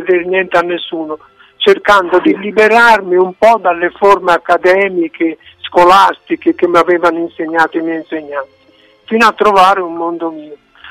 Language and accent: Italian; Tuscany, Italy; also born or lived in Pesaro; Io sono stato insegnante, io sono fiorentino del Mugello e ho studiato a Firenze e ho insegnato per 7-8 anni, mi sembra, all'Istituto d'Arte di Pesaro.